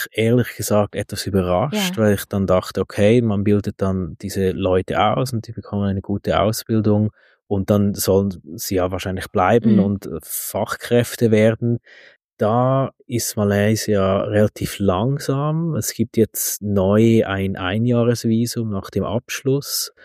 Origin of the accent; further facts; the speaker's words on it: Switzerland; wir sind das als Schweizer uns gar nicht so gewohnt